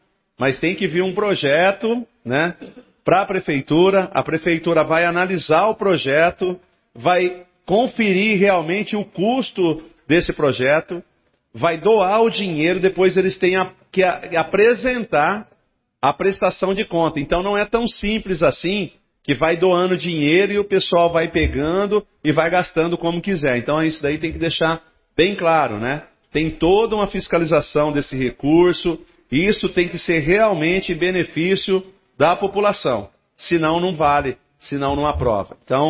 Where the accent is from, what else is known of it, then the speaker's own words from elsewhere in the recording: Brazil; born there; Eu prestigiei, né, o meu bairro lá, onde eu nasci, e sei também da carência desse bairro, que é o Jardim São Lucas.